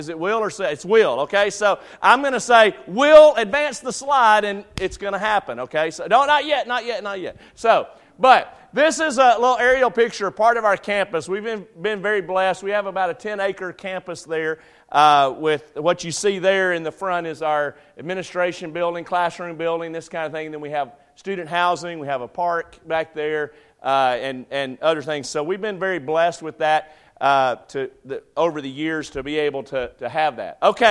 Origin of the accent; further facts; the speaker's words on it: Fayetteville, Arkansas, United States; now in Texas, United States; I live in Texas. I'm not from Texas. I live in Texas. I'm from Arkansas, okay?